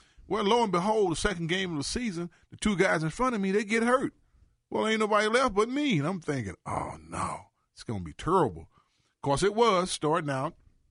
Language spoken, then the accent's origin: English; St. Louis, Missouri, United States; born there; Originally, I'm from St. Louis, Missouri, by birth.